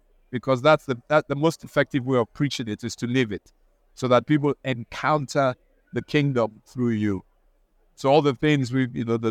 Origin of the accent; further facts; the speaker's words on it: Nigeria; now in United Kingdom; because I'm also Nigerian, African, you know, and there, you know, poverty stares you in the face.